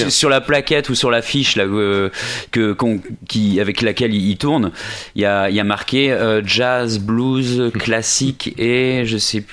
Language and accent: French; Surgères, Nouvelle-Aquitaine, France; Oui, alors comme je suis de Surgères, je suis tellement imprégné.